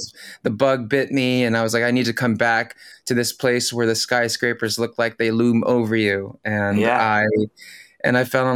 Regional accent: Philippines; first language Tagalog; English is a second language; in Tagalog, my native language.

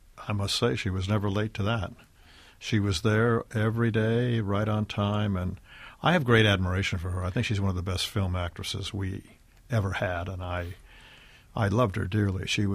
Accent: California, United States; my father moved us all to California in 1937, and then I was raised in California.

